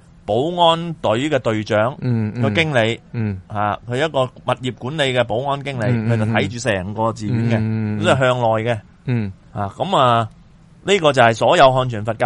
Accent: China; 我哋中国人

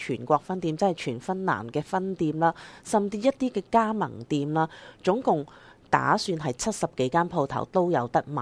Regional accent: Hong Kong; 我哋香港人啊，唔慣食呢啲嘢啦。

